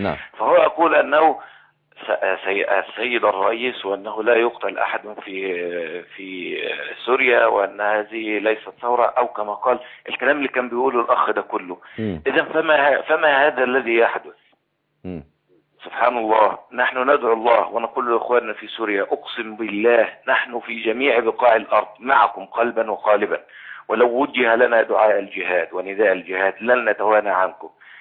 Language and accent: Arabic; Egypt; now in Kuwait; أنا مصري آه.